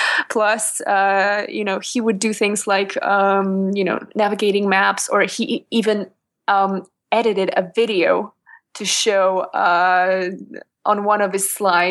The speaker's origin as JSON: {"language": "English", "town": "Krakow", "region": "Lesser Poland", "country": "Poland", "tie": "born or raised there", "second_language": "English", "said": "he came over to my hometown of Krakow last year to do a talk at a conference for mobile developers called Mobile Conf."}